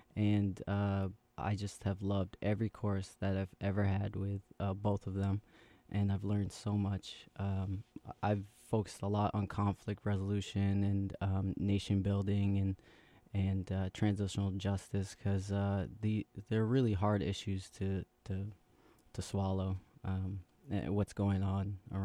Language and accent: English; Biddeford, Maine, United States; also born or lived in Somalia; growing up in Biddeford, it's quite the experience. I'm aware that I'm from Somalia, but in Biddeford, it's not really that diverse. So I was seen as African American.